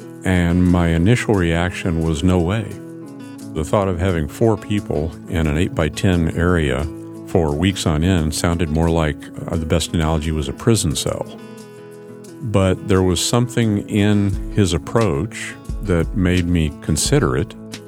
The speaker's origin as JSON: {"language": "English", "town": "Anchorage", "region": "Alaska", "country": "United States", "tie": "born or raised there", "said": "When I was growing up in Anchorage, you know, back in the late 60s and early 70s"}